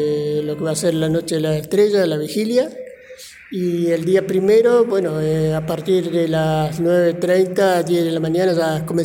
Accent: Patagonia, Argentina; somos patagónicos

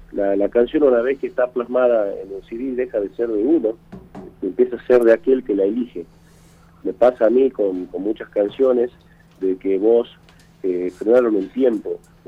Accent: Campo Quijano, Salta, Argentina; tiene el videoclip con imágenes de nuestro pueblo, de Campo Quijano, el pueblo de mi nacimiento, mi pueblo natal.

